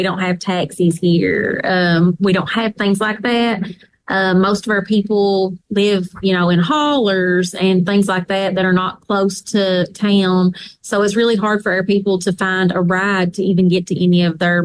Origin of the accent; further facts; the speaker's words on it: Kentucky, United States; We're Appalachian people. We're seen as being strong, and that's kind of how we want to portray ourselves.